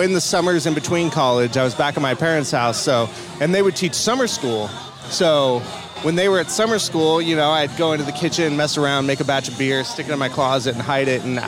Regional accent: Mariposa, California, United States; now in Stockton, United States; I had some really good friends that I grew up with in the Mariposa Yosemite area that went to UOP.

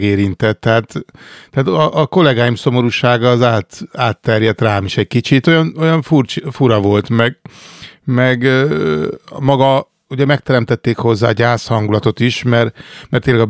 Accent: Hungary; Nem, mármint mi, mint magyarok.

